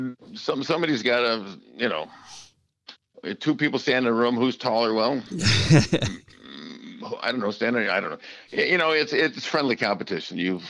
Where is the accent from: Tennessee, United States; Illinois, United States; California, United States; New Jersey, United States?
Illinois, United States; Chicago; grew up not far from where I grew up on the South Side. He grew up in Oak Lawn, but I was a Chicagoan